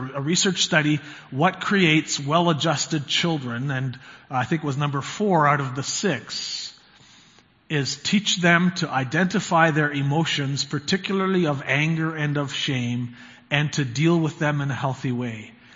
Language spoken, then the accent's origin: English; Brooks, Alberta, Canada; born there; it was hailing when I was born in Brooks, Alberta